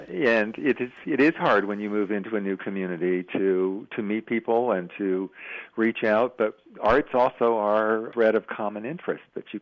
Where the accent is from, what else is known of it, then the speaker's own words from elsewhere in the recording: Bethlehem, Pennsylvania, United States; people looking at me sadly that I was from Bethlehem, Pennsylvania, you know, kind of the poster child for industrial loss.